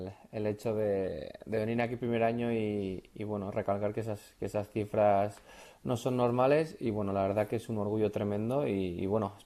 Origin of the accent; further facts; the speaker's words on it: Irurzun, Navarre, Spain; now in Madrid, Spain; Me he criado en Irurzun, soy de Irurzun